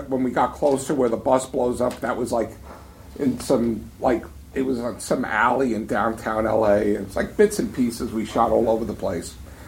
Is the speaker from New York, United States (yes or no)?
yes; New York, United States; I mean, I'm a New Yorker.